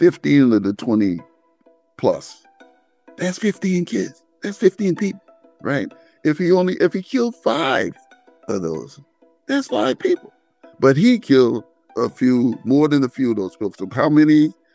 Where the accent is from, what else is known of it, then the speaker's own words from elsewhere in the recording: Charleston, South Carolina, United States; I'm from Charleston, South Carolina, which is, you know, about 4 hours away by driving.